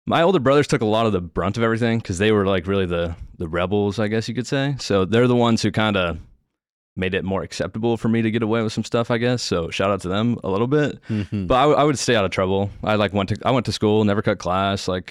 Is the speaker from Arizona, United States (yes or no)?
no; Seattle, Washington, United States; I'm originally from Seattle.